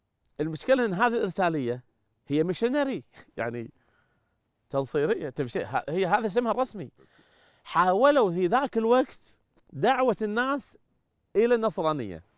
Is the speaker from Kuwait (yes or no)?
yes; Kuwait; عندنا في الكويت